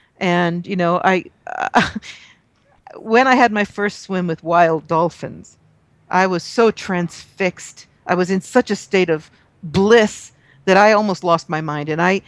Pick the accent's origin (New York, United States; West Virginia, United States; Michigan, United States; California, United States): California, United States; because I'm a Californian and we're afraid of big white sharks.